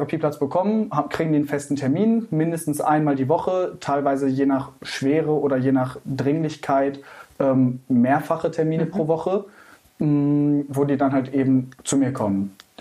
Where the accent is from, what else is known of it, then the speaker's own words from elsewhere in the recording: Düsseldorf, North Rhine-Westphalia, Germany; ich komme tatsächlich aus Düsseldorf und arbeite in Duisburg